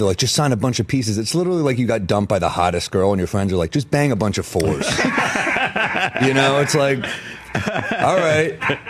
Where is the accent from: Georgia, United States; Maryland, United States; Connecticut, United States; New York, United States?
New York, United States; Yeah, I'm a New Yorker.